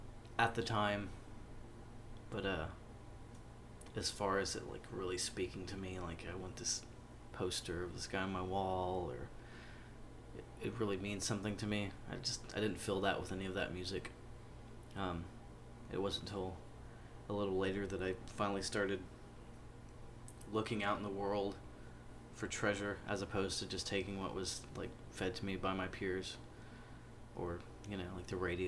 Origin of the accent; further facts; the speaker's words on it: Corpus Christi, Texas, United States; I'm from Corpus Christi.